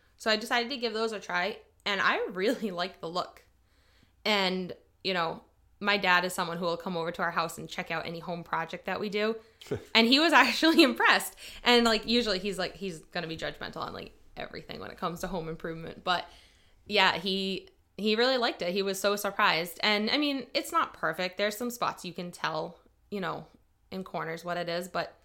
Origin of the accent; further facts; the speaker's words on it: New England, United States; We're from New England, so I base a lot of the designs we have either on like a coastal cottagey kind of feel or farmhouse design.